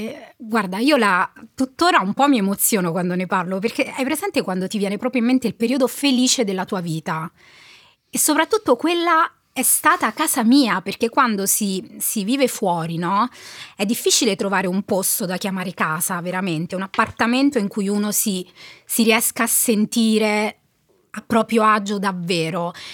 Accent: Campobasso, Molise, Italy; born there; also born or lived in Perugia; now in Rome, Italy; Sono nata a Campobasso, ho fatto l'università a Perugia, uh-huh, una volta che ho finito l'università mi sono trasferita a Roma

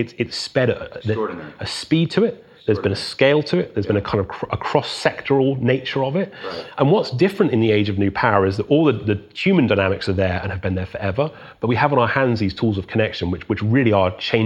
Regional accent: England, United Kingdom; I was growing up in England

